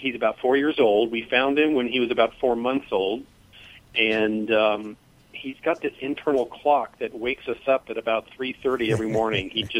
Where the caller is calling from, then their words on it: Burbank, California, United States; Burbank, California.